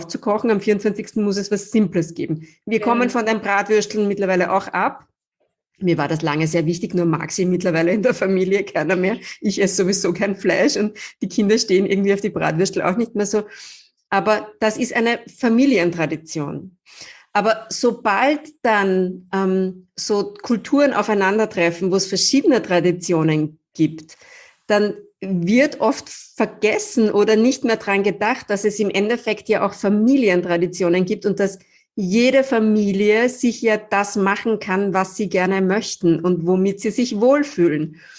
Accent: Upper Austria, Austria; Also ich komme zum Beispiel ursprünglich aus Oberösterreich.

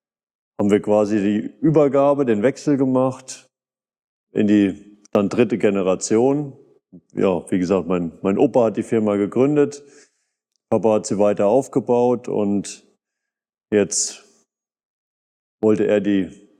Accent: Unnau, Rhineland-Palatinate, Germany; born there; now in Hachenburg, Germany; Gebürtig komme ich aus Unnau, Nachbar vom Felix ehemals. Wohne jetzt mittlerweile in Harrenburg mit meiner Frau und unserer Tochter.

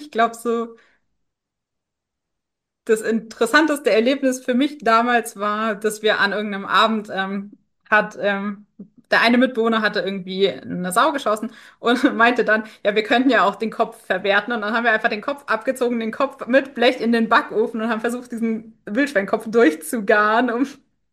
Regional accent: Bavaria, Germany; ich bin 31, ich komme aus dem Allgäu

